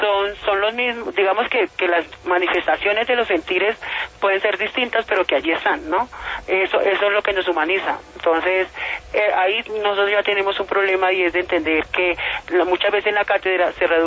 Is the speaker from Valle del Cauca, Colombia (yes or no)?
yes; Cali, Valle del Cauca, Colombia; yo soy una mujer caleña, trabajo acá en el IED Altamira Suroriental, localidad cuarta